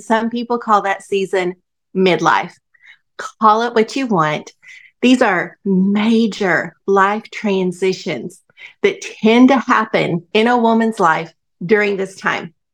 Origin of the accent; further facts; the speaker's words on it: Arkansas, United States; accent: southern; now in Alaska, United States; My southern accent shares my Arkansas roots, but these days my home is in Alaska.